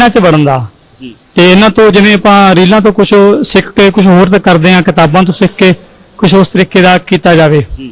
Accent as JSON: {"language": "Punjabi", "town": "Kotkapura", "region": "Punjab", "country": "India", "said": "ਮੈਂ ਕੋਟਕਪੁਰ ਦਾ ਰਹਿਣ ਵਾਲਾ।"}